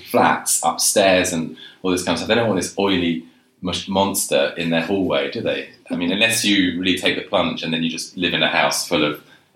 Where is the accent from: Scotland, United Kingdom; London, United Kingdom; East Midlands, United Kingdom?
London, United Kingdom; because I grew up in London. And that's sort of when I started cycling all around London.